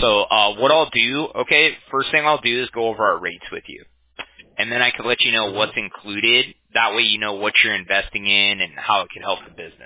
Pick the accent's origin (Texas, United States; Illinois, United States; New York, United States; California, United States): California, United States; Huntington Beach; I'm from Huntington Beach. Okay. It's like the next city over.